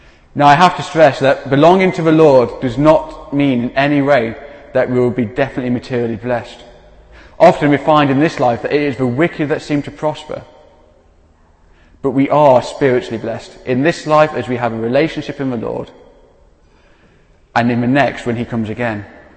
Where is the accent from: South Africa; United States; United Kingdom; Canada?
United Kingdom; Derby, East Midlands; I come from Derby, half a vowel sounds we don't have.